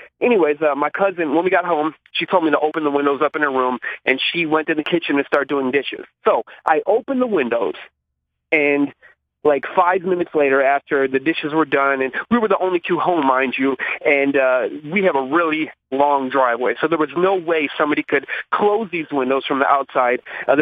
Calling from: Milwaukee, Wisconsin, United States; Hey, it's … in Milwaukee.

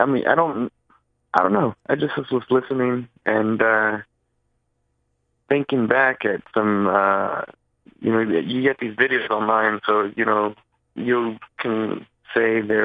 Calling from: Pennsylvania, United States; I'm calling from PA.

